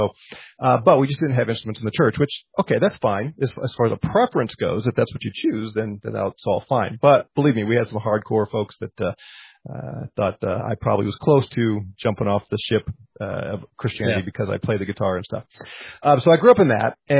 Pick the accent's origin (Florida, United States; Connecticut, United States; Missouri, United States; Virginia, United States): Missouri, United States; St. Louis; I immediately enrolled in Covenant Theological Seminary in St. Louis, my hometown.